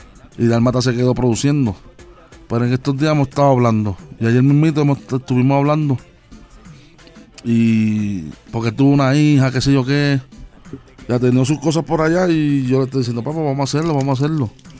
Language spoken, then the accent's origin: Spanish; Ponce, Puerto Rico; born or raised there